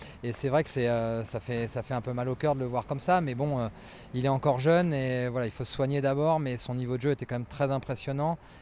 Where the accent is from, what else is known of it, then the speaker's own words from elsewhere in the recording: France; En tant que Français, en tant qu'amoureux du tennis, on a tous pris un coup de massue